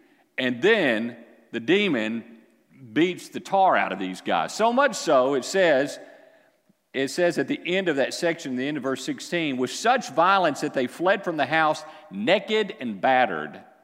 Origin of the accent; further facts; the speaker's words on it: Texas, United States; I mean, we're Texans first, right? I mean, that's just the way we are. I'm glad to be a Texan. We live in a great state.